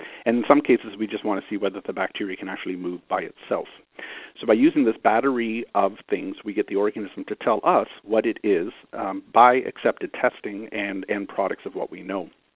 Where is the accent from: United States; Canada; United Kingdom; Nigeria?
Canada; Being a Canadian, I can't convert that for you into inches